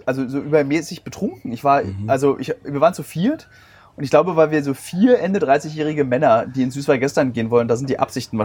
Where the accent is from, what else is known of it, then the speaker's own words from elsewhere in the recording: Berlin, Germany; Ich als Berliner habe nichts gegen Zugezogene. Meine Heimatstadt Berlin ist nur so schön, weil sie von allen Menschen aus aller Welt bewohnt wird.